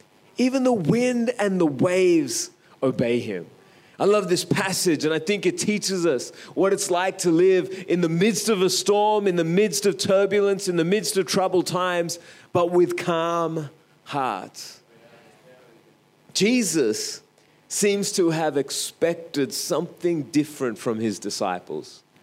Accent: Australia; For me growing up in Australia, I've got no real connotation of what an inland sea might be like

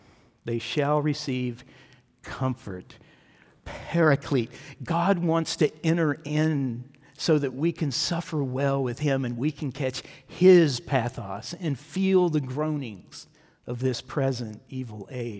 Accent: California, United States; We're from California, and we were looking at how the floods are happening with California right now.

